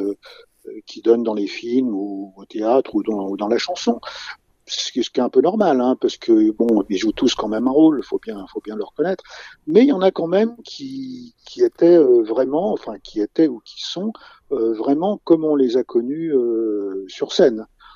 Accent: Le Pouliguen, Pays de la Loire, France; Il y en a eu sur sur ma ville natale qui est le Pouliguen, c'est pas très loin de chez vous.

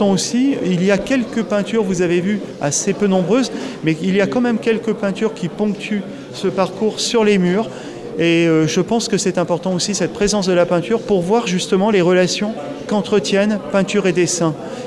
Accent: Nouvelle-Aquitaine, France; Dordogne et de Charente, où il y a des papiers d'une qualité extraordinaire. Je dis ça parce que c'est mon pays d'origine

